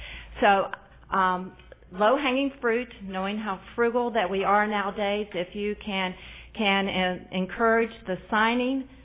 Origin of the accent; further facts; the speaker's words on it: Roanoke, Virginia, United States; from Roanoke, Virginia, and you've seen me before.